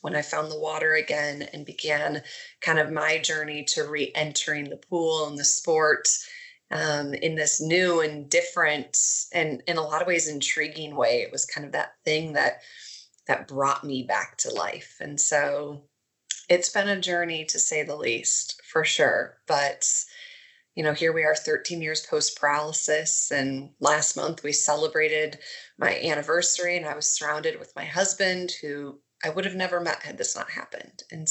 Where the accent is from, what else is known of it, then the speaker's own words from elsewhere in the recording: Minnesota, United States; So I am from Minnesota. I was raised in the Twin Cities, and my husband and I still live here.